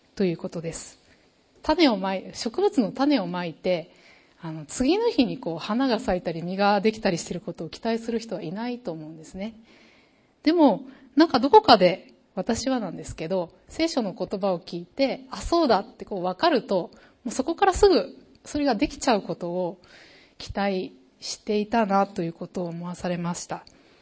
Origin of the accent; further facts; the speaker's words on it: Kansai, Japan; 私もともと関西出身なんですが、